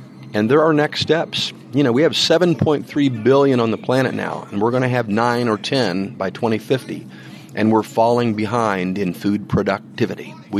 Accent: Tipton, Indiana, United States; Well, I'm from the Tipton FFA chapter, just about an hour north of Indianapolis here.

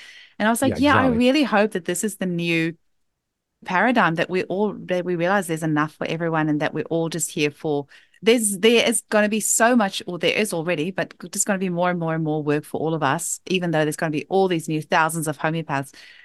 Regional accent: New Zealand; hi, I'm here from New Zealand, don't know anyone.

